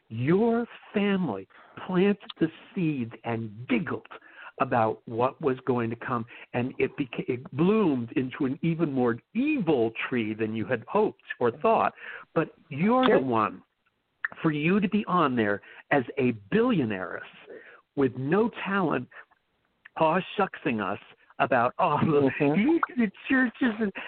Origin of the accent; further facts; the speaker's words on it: Connecticut, United States; And by the way, boys and girls from the Nutmeg State, I'm from Connecticut too. My folks are Connecticut.